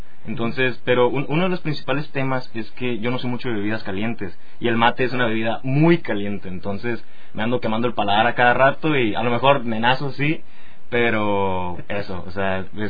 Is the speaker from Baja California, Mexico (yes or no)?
yes; Ensenada, Baja California, Mexico; Yo vengo de Ensenada, Baja California, y a pesar de que mi ciudad es básicamente un puerto, como sería una Ensenada, comparten mucho el clima